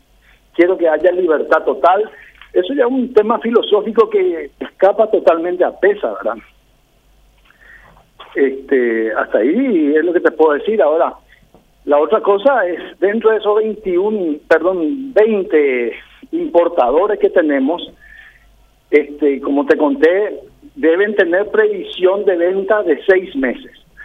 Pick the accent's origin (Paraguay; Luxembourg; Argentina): Paraguay; Ahora, como paraguayo, ¿qué es lo que nos conviene?